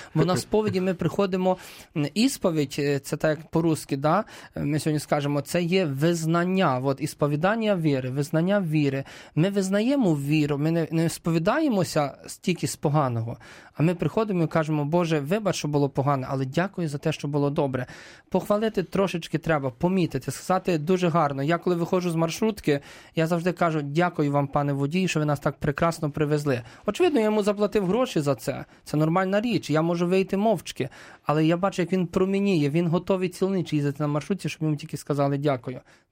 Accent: Brovary, Kyiv Oblast, Ukraine; я з Броварів

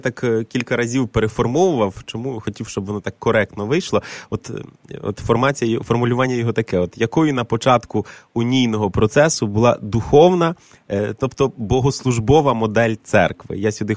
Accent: Vinnytsia Oblast, Ukraine; Ви знаєте, я вихідець з Вінничини, з Поділля, і не дуже там орієнтувався також в різного роду термінологіях.

